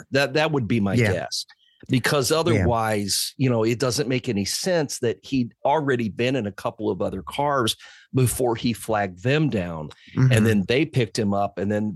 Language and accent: English; Decatur, Illinois, United States; I mean, Decatur, Illinois. I mean, how random is that?